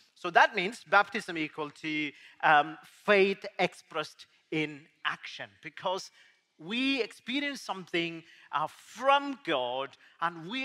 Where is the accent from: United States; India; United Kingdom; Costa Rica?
India; I'm coming from India